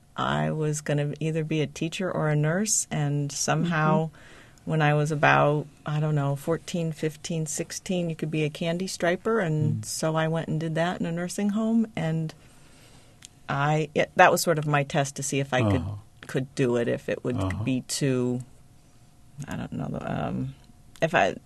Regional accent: St. Louis, Missouri, United States; I grew up down by St. Louis, and I was just listening to Nancy think about the university and being here.

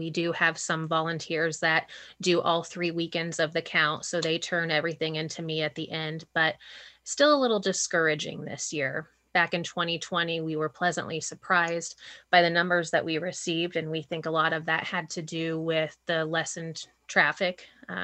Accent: Olney, Illinois, United States; Well, I grew up in Olney, so this is nothing new to me at all.

